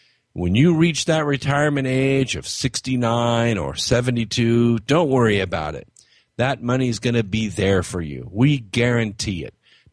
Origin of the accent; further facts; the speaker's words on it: California, United States; I'm from California, so this means a little bit to me.